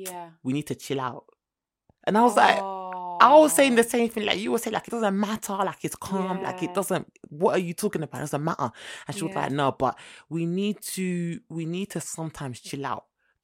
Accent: Jamaica; As a Jamaican myself, I just thought, you know what?

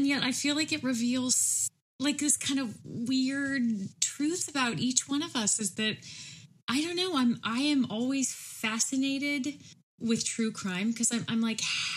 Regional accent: California, United States; I am from California. And there are so many serial killers from California.

